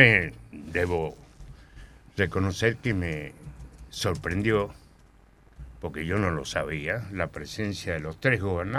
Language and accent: Spanish; Palmira, Mendoza, Argentina; Acuérdense que yo soy de Palmira, de la zona este.